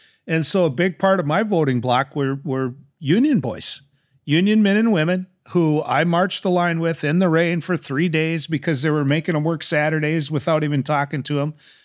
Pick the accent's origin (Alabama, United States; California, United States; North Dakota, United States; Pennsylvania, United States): North Dakota, United States; When I was growing up in North Dakota, every state executive branch position that was elected was held by Democrats.